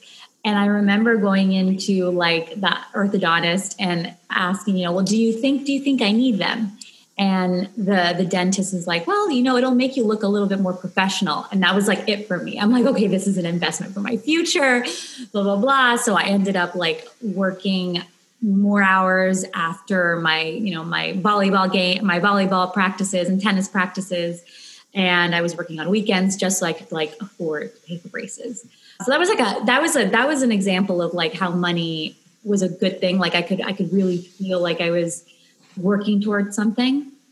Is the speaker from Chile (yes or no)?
yes; Chile; English is a second language; by essence, I'm Latina because I grew up in Chile